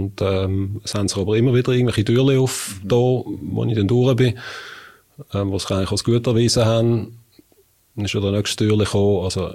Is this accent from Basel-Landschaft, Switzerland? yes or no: yes; Binningen, Basel-Landschaft, Switzerland; born or raised there